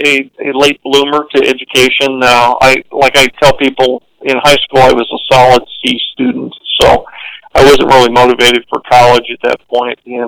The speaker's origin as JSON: {"language": "English", "town": "Seattle", "region": "Washington", "country": "United States", "tie": "born or raised there", "lives_now": "San Antonio, United States", "said": "I grew up in Seattle, Washington, and like I say, I'm from Seattle, but I've kind of lived all over the world"}